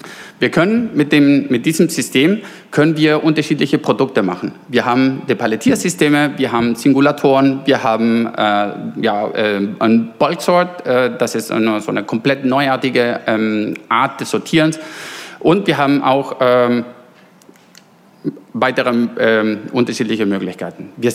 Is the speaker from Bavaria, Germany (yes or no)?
no; Bremen, Germany; Erstmal moin meinerseits. Ich komme aus Bremen.